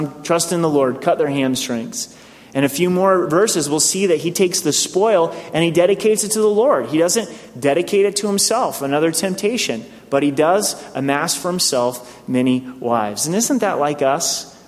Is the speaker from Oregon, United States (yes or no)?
yes; Grants Pass, Oregon, United States; I grew up in Grants Pass, Oregon. When I was born and raised there, there were 16,000 people.